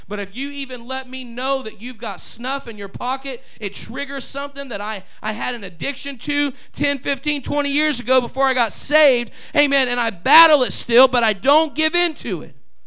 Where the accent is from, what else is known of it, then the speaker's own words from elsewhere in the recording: Ireland; And I can't blame being Irish because that don't last too long.